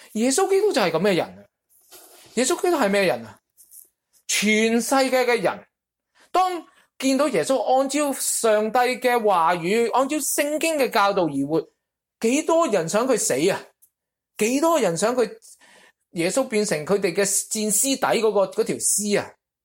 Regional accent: Guangdong, China; 我哋广东人都有句俗语啊

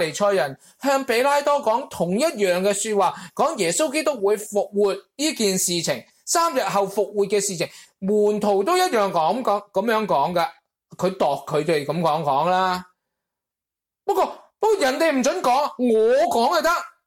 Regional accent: Guangdong, China; 用我哋广东人有一句说话叫顾得头嚟脚反筋

